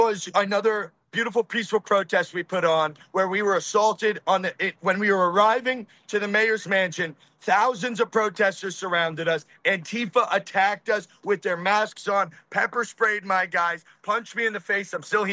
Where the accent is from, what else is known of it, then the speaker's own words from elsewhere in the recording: New York, United States; I may be pro-white, just like I'm from New York. I love the Yankees.